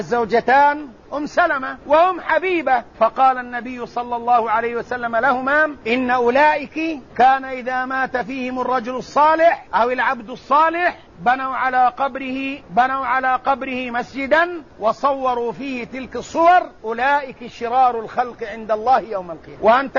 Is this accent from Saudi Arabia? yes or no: yes; Hejaz, Saudi Arabia; هذا النداء ليس في طيبة فقط ولا في بلدي الحجاز فقط